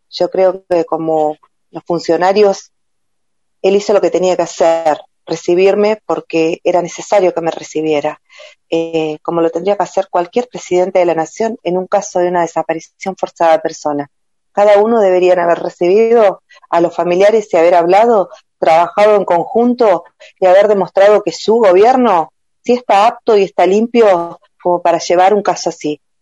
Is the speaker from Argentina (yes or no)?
yes; Argentina; Y eso duele como ciudadano, como argentino. Como mamá